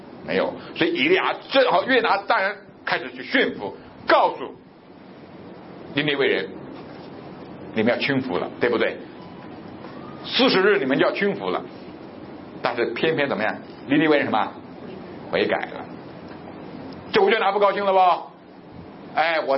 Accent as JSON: {"language": "Chinese", "region": "Guangdong", "country": "China", "said": "在我们广东那边呢，阴凉底下跟太阳底下没有区别很大，反正很热，空气都是热的"}